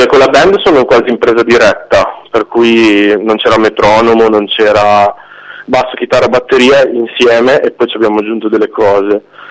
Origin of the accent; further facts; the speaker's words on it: Modena, Emilia-Romagna, Italy; sono di Modena, sono cresciuto con loro